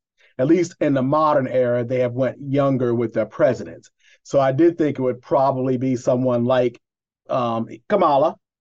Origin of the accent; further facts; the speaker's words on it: Delaware, United States; he's from my home state of Delaware. I mean, he represents Delaware. So I'm a Delaware.